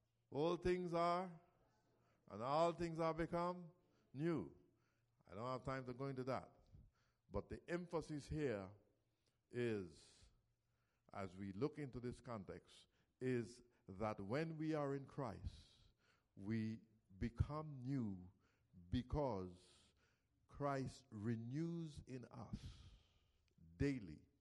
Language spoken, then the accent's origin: English; Costa Rica; English is a second language; I come from Costa Rica, as many of you know, and my country does not have an army. We eliminated, in fact, they eliminated the army in Costa Rica 3 years after I was born.